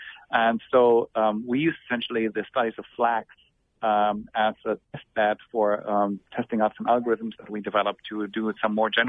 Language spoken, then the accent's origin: English; Germany; as I'm originally from Germany, and I always thought that the German flag was particularly weird